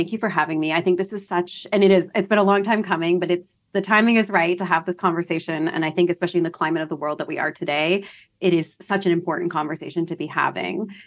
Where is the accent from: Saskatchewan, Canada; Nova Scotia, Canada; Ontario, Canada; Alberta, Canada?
Ontario, Canada; London; So I'm from London, Ontario, Canada. I'm doing this podcast from Toronto, Ontario today.